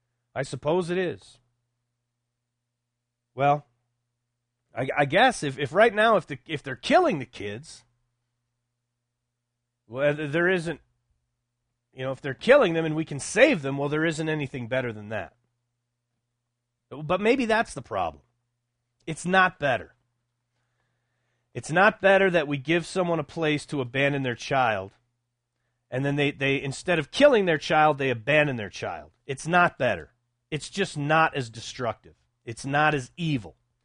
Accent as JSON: {"language": "English", "region": "Texas", "country": "United States", "tie": "born or raised there", "said": "I grew up in West Texas around all kinds of Mexican kids, and very few of their parents were divorced."}